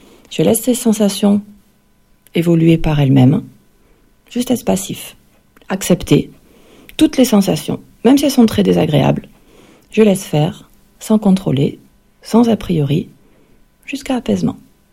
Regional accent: Toulouse, Occitanie, France; Je suis originaire de Toulouse.

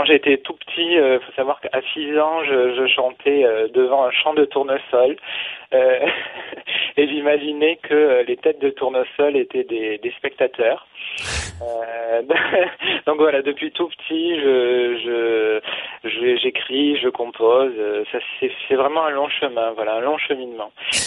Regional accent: Occitanie, France; Alors moi, je suis de la région toulousaine. J'habite un petit village. Enfin, j'ai habité un petit village dans les alentours de Toulouse, voilà.

